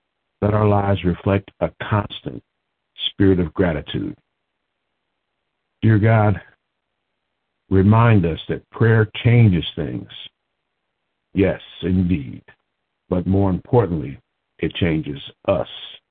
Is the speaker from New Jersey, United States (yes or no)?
no; Lincoln Heights, Ohio, United States; I come to you from Lincoln Heights, Ohio.